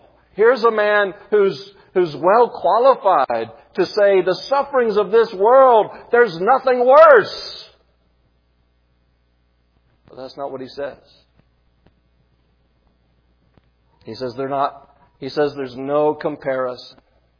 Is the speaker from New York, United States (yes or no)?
no; South Carolina, United States; Even my home state has been in the news recently for a series of earthquakes. South Carolina has always been known for a lot of wonderful things.